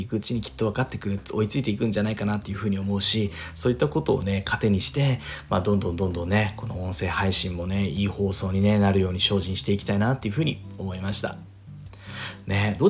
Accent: Fukuoka, Japan; まあ、僕の地元福岡の

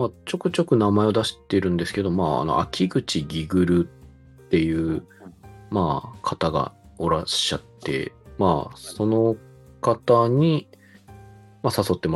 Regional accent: Osaka, Japan; まあ生まれも育ちも大阪ですね。

